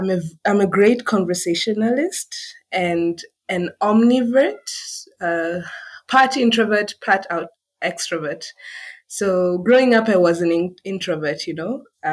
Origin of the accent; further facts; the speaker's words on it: Botswana; also born or lived in Nairobi, Kenya; I was born in Nairobi, however, raised in Botswana in Southern Africa.